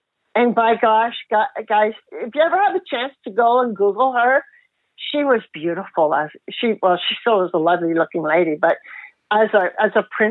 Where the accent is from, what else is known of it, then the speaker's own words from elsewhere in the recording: Ontario, Canada; but I'm in the Greater Toronto Area, so I am Canadian.